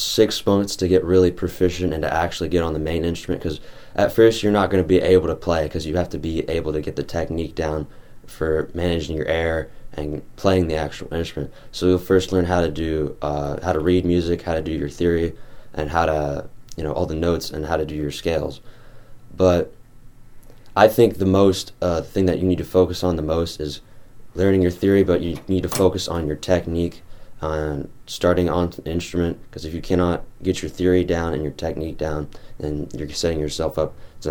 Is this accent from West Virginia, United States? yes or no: no; Wichita Falls, Texas, United States; I'm originally from North Texas, a town called Wichita Falls. It's about 2 hours from Dallas.